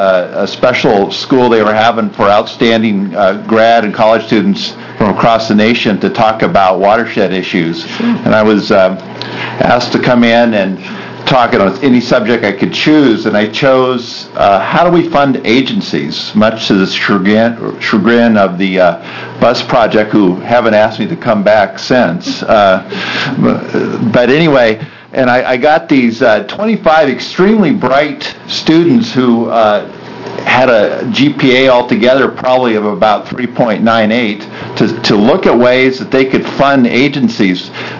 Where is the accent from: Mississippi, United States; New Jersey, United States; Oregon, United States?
Oregon, United States; Enterprise; also born or lived in Portland; I was born in Enterprise, Oregon. Of course my heart broke. I lived in Eastern Oregon a lot of my life following my I want to be in a bigger school football coach father across the state. And eventually we ended up in Portland